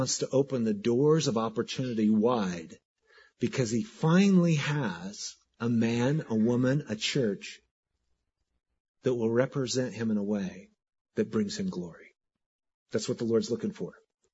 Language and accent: English; Filer, Idaho, United States; my hometown of Filer, Idaho. You guys are familiar with Filer. It's the vacation capital of Idaho. Little farm community, 1,800 people down by Twin Falls. I always say I'm from Twin Falls because nobody knows where Filer's at.